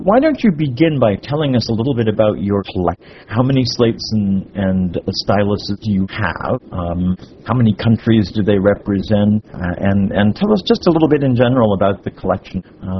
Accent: Miami, Florida, United States; from Miami, Florida

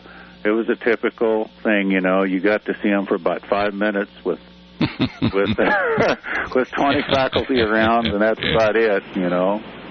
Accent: Cunningham, Kansas, United States; also born or lived in Nashville, Kansas; I grew up in Cunningham, which is 60 miles west of Wichita, and Nashville is about 16 miles or so south of Cunningham. So it's very south central of Kansas.

